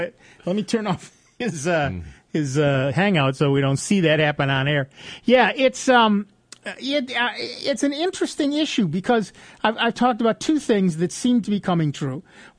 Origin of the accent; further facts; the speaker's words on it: Rochester, New York, United States; You live in New York State? Yeah, I'm from Rochester, New York.